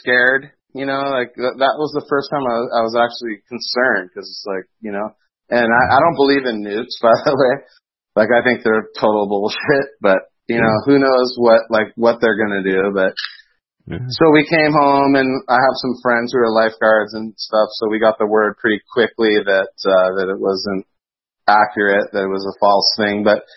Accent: United States; Well, you know what? I have to say, as an American

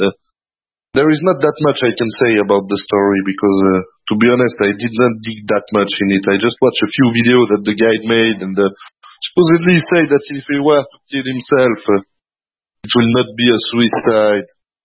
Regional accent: Geneva, Switzerland; from Geneva, Switzerland. I am a male. I think that you can recognize that from my voice. And I am 35 years old, to give you some context.

